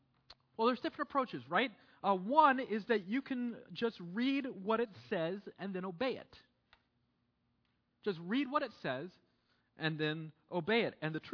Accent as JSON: {"language": "English", "country": "United States", "said": "I'm from the States, so my mind still is at sometimes when I talk about these things."}